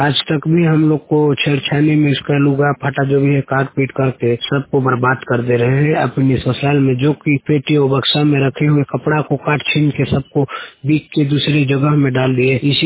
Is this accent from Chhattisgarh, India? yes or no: yes; Rampur, Chhattisgarh, India; ग्राम रामपुर, मेरा जिला जसपुर है, तहसील मेरा बगीचा पोस्ट ऑफिस।